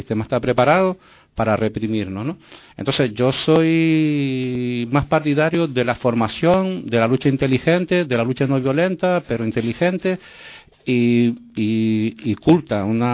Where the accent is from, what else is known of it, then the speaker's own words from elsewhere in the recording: Canary Islands, Spain; yo soy independentista canario, ¿no?